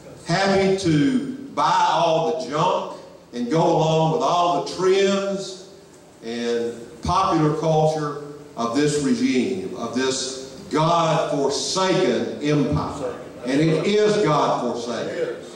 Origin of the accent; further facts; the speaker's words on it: Southern United States, United States; But look, this whole idea of being a warrior should not be foreign to you as a Southerner. Our history, our traditions, our culture stretching back into the mist of antiquity is that of a warrior.